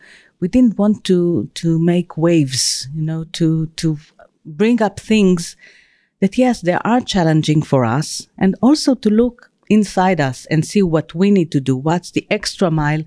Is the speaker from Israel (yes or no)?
yes; Israel; I'm from Israel, one of the smallest countries, I think, in the world.